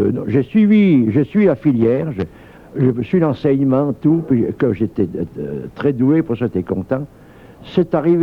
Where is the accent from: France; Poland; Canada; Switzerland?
Switzerland; Sierre, Valais; also born or lived in Granges; Je suis né à Granges. Et j'ai encore la mémoire des lieux. C'est curieux. En plein centre du village de Granges, j'avais Magic Platane, tout. Et à 5 ans, on a quitté Granges. Voilà, Sierre.